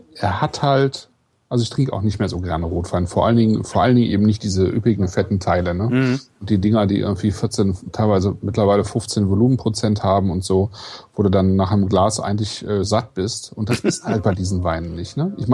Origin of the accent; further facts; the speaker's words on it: Kleve, North Rhine-Westphalia, Germany; born there; ich bin ja in Kleve geboren und Kleve war ja auch schon damals irgendwie zumindest Burg und Festungssitz.